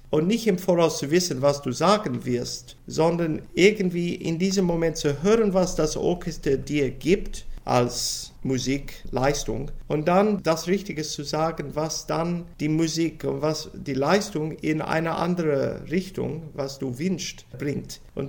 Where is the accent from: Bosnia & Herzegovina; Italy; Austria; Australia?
Australia; Sydney, New South Wales; German is a second language; now in Germany; Und das ist auch in meiner Heimat, also in der Region von Sydney, wo ich geboren bin. Ich war in der Gymnasium direkt in diesem Gebiet von Sydney.